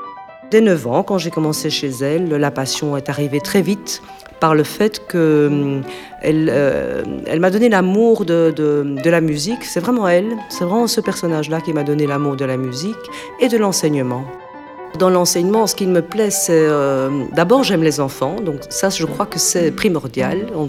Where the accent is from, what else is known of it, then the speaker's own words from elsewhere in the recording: Uccle, Brussels-Capital Region, Belgium; born there; Je suis née en Belgique, à Uccle plus exactement. J'ai ma maman qui est italienne et mon papa qui est belge mais flamand.